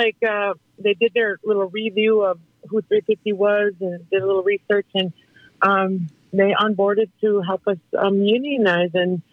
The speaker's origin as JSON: {"language": "English", "town": "Leech Lake", "region": "Minnesota", "country": "United States", "said": "I'm from Leech Lake. I work for Minnesota 350."}